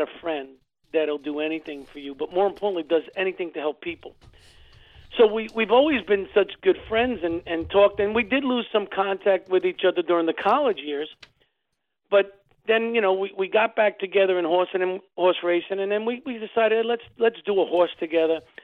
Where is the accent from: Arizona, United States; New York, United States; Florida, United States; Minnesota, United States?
New York, United States; Brooklyn; And your juices, your competitive juices from growing up in Brooklyn, you know, we competed at everything, whether it be stickball, punchball.